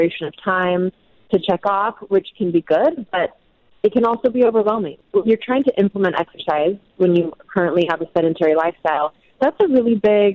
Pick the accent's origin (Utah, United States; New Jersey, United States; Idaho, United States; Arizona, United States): Utah, United States; But I'm being from Utah. I'm an avid hiker.